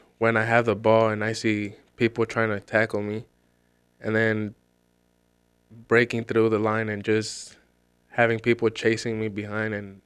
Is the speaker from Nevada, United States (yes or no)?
yes; Las Vegas, Nevada, United States; now in Warsaw; Well, I grew up in Vegas, and I moved to Warsaw about 4 years ago.